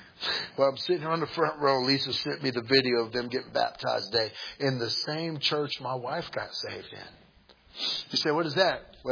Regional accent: Connecticut, United States; born there; also born or lived in Philadelphia, United States; I was born in Connecticut, but I never lived there. I wanted to stay in the South where I understood people.

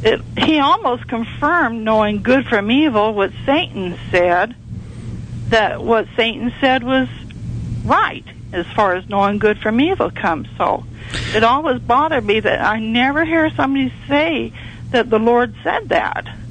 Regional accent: South Jordan, Utah, United States; now in Phoenix, United States; I used to be a Mormon. I was raised up in Utah.

